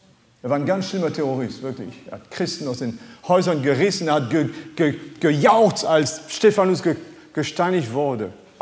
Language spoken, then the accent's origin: German; France; first language French; German is a second language; now in Germany; Das ist Französisch, meine Muttersprache.